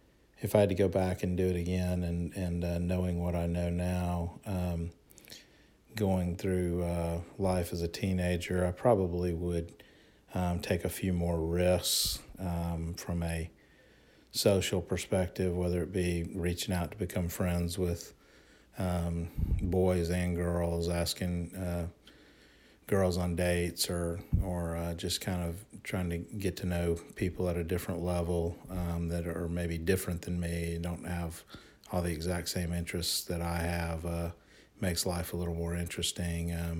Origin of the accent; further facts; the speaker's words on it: Huntsville, Alabama, United States; Yeah, I grew up in Huntsville, Alabama